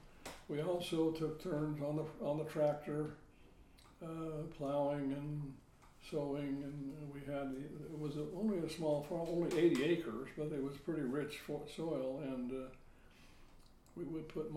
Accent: Idaho, United States; I grew up mainly on a dairy farm in Idaho.

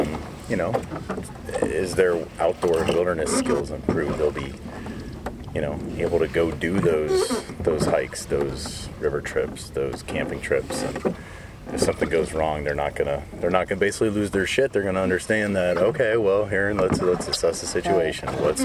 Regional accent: Phoenix, Arizona, United States; I grew up in Phoenix, and we lived on a golf course. We lived on Moon Valley Country Club.

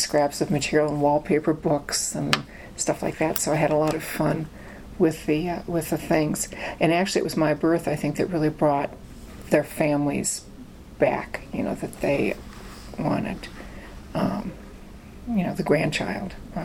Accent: Indiana, United States; born there; also born or lived in Detroit; so I was born in Indiana. Where he was going to school, and he was teaching at Notre Dame as well. And then we moved to Detroit and lived there for a few years

